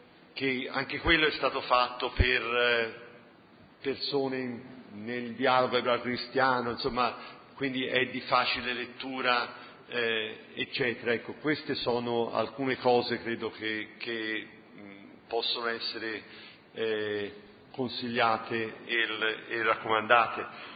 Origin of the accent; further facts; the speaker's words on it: Florence, Tuscany, Italy; also born or lived in United States; noi siamo a Firenze, sono cresciuto a Firenze